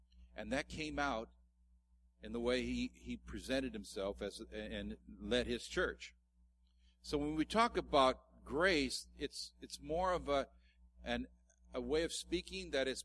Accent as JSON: {"language": "English", "country": "Ireland", "said": "Because I'm Irish doesn't mean I have a can blow up and have a tantrum."}